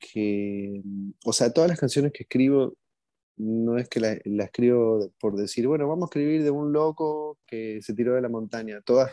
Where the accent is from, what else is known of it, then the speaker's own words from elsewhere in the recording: Argentina; Yo soy un argentino raro, una colada.